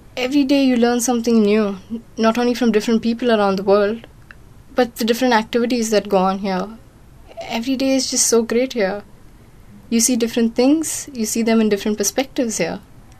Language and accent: English; Bangalore, Karnataka, India; I'm from Bangalore.